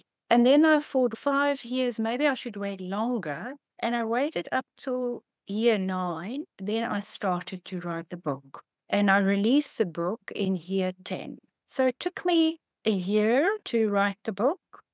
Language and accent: English; South Africa; Now, remember, I'm from South Africa. It's a small country.